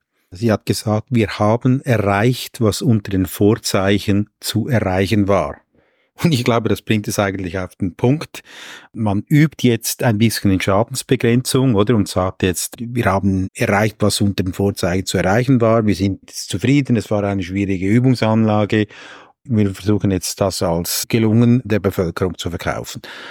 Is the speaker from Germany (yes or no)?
no; Switzerland; das sage ich jetzt als Schweizer und als Anhänger der klassischen schweizerischen Neutralität